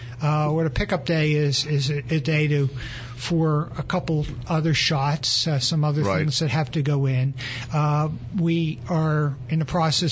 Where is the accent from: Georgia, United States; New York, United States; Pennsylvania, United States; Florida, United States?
Pennsylvania, United States; Springfield; also born or lived in Baltimore, Maryland / Maple Glen, Pennsylvania; Yeah, I was born in Baltimore, Maryland. We moved to Springfield, Delaware County when I was a little kid, and then we moved to Montgomery County near Ambler in Maple Glen. I was 12.